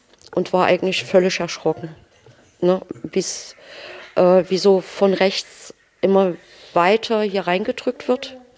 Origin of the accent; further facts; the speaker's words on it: Arnstadt, Thuringia, Germany; Ich bin auch in Arnstadt geboren, bin auch hier aufgewachsen.